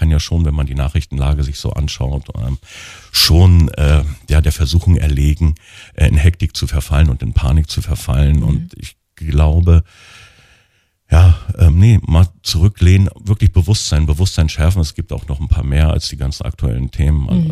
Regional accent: Potsdam, Brandenburg, Germany; Wir können ja auch, als Potsdamer, wir können ja raus.

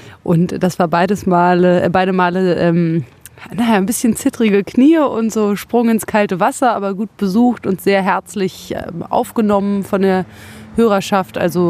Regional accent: West Berlin, Berlin, Germany; Naja, wie gesagt, ich bin in West-Berlin aufgewachsen.

